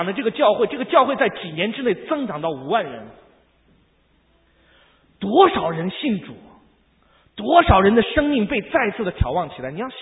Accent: China; 我觉得哈，我们中国人哈，我要讲一件事情，就是我们中国人哈，太多太多的这个消极的言语呢，太多太多的批评。

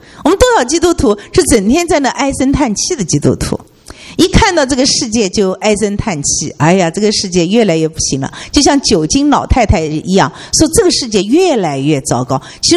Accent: China; 我们是中国的文化是一个比较绝望的文化

